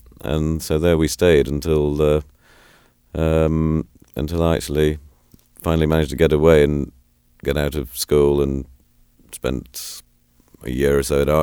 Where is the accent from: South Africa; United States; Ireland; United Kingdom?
United Kingdom; Dunfermline, Scotland; born there; Well, I was born in Dunfermline, which is in the relatively in the lowlands of Scotland, the bit nearest our Scotland's southern peninsula, otherwise known as England.